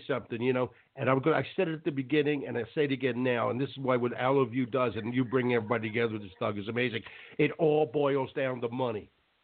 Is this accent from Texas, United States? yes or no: no; Philadelphia, Pennsylvania, United States; It's my hometown, Philadelphia.